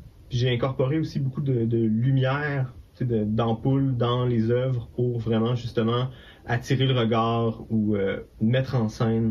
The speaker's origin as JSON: {"language": "French", "region": "Quebec", "country": "Canada", "said": "qui m'appartient aussi en tant que Québécois"}